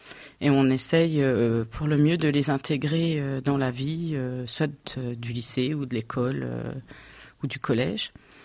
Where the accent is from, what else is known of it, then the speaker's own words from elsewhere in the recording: Pont-à-Mousson, Grand Est, France; je suis arrivée sur Commercy. Je suis originaire de Pont-à-Mousson.